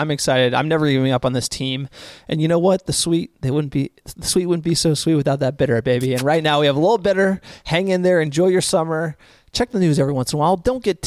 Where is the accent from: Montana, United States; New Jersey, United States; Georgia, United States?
New Jersey, United States; I'm a New York Giants fan as well, obviously growing up in New Jersey